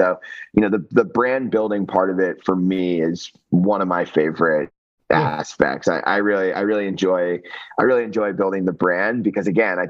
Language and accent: English; Florida, United States; like I grew up in the South in Florida, and like, that's a completely different vibe than the Northeast